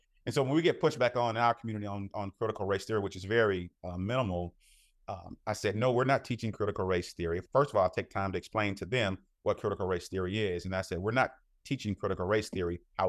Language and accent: English; Alabama, United States; now in Kansas, United States; I'm originally from Alabama, but living here in Kansas